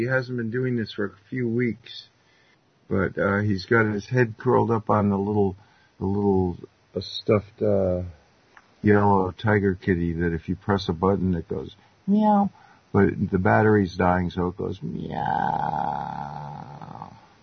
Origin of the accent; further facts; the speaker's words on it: Greenwich, Connecticut, United States; born there; I was born in Greenwich, Connecticut.